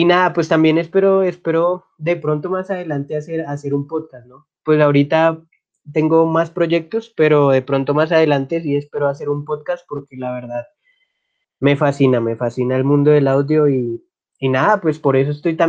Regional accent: Boyacá, Colombia; Siempre de mi tierra, de Sutatensa, de Ramiriquí, de esas tierras tan maravillosas que nos presenta Colombia y Boyacá

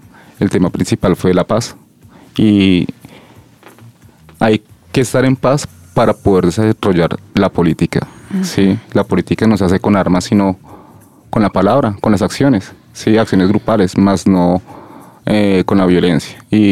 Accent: Bogotá, Colombia; also born or lived in Quindío; Vengo trabajando temas de paz desde el Quindío. Soy de Bogotá, pero por razones personales y familiares tuve que emigrar allá.

